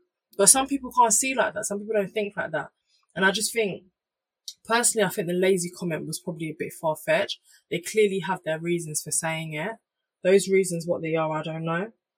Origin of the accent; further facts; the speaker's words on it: Jamaica; I'm Jamaican. I'm going to be proud to be Jamaican.